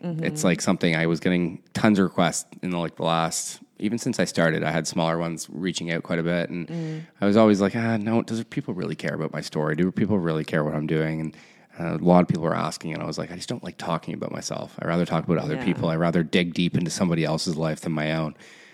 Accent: Ontario, Canada; I grew up in Canada, just north of Toronto, just a little town.

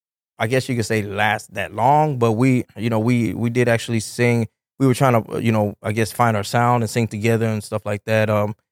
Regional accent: Houston, Texas, United States; also born or lived in Chicago; I was born here in Houston. So I mean, I as a kid, I went back and forth.

